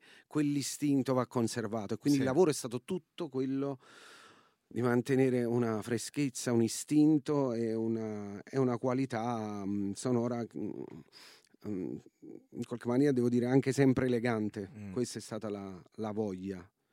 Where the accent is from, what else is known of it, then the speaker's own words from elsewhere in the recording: Naples, Campania, Italy; io che vengo comunque da Partenope, no? Che è un nome greco, da Neapolis